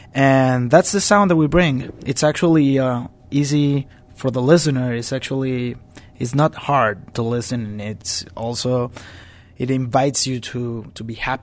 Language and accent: English; Pacific region, Colombia; So we come from that. We come from the Pacific shore. And what we have that is very special and unique is that we have the rhythms and the instrumentation that has developed only in the Pacific shore of Colombia.